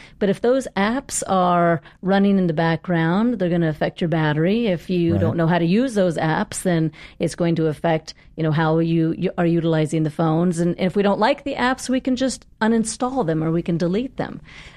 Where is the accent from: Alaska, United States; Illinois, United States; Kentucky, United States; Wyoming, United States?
Alaska, United States; Well, I grew up in Alaska. I don't know what kind of stress we have going camping and fishing all the time and hanging out in the woods.